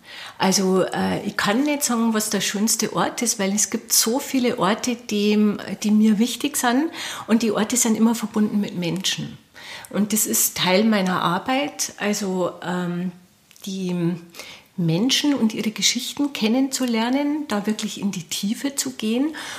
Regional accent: Mauth, Bavaria, Germany; Also gebürtig bin ich aus Maut, also aus dem tiefsten Bayerischen Wald

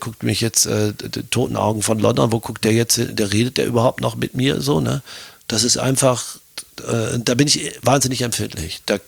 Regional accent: Germany; now in Austria; rede jetzt von mir als Deutscher, als Piefke in Österreich

